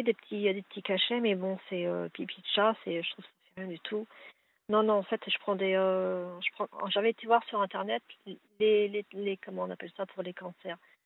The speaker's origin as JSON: {"language": "French", "region": "Île-de-France", "country": "France", "said": "On est pris pour des étrangers alors que nous sommes français. Hein. Je viens de la région parisienne."}